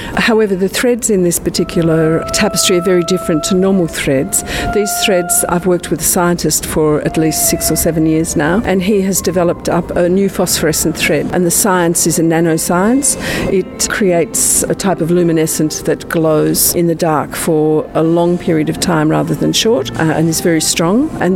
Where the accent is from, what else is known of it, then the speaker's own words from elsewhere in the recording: Australia; born there; also born or lived in London; I'm an Australian, born in London.